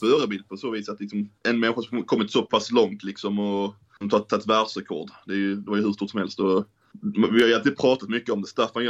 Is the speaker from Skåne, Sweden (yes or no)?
yes; Sösdala, Skåne, Sweden; now in Malmö, Sweden; Jag är uppväxt i Sösdala då